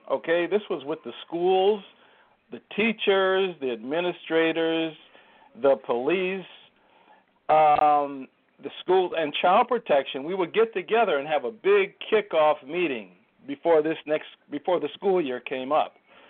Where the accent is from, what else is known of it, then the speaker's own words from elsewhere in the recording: Minneapolis, Minnesota, United States; I mean, because I can think growing up in South Minneapolis, how I knew the officers, Red Presley, Riley Gilchrist, Mr. Bill Wade.